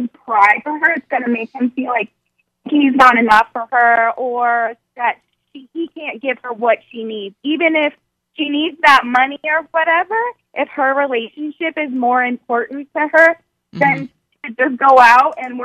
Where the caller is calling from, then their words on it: Orlando, Florida, United States; I'm calling from Orlando, Florida.